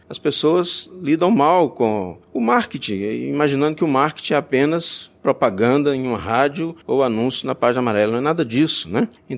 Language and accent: Portuguese; Minas Gerais, Brazil; Minas Gerais, que é a minha terra, a sua também, já tem um perfil mais conservador, né?